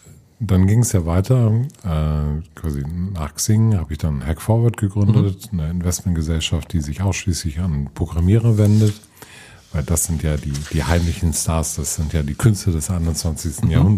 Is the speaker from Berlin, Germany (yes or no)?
no; Hamburg, Germany; Ich bin Hamburger Jung